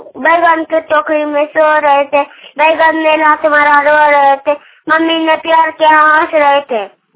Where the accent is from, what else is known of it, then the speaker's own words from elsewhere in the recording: Jharkhand, India; घर चपरी थाना ठाकुरगंजी जिला गोड्डा झारखंड का रहने वाला हूँ मैं।